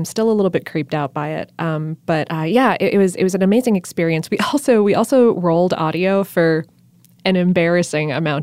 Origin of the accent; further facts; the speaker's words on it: Ohio, United States; also born or lived in Florida; And I'm from Ohio and South Florida, so I can't say Louisville quite correctly.